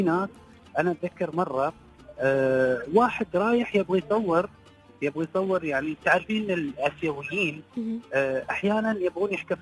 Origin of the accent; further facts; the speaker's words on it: Syria; طبعا أنا سوري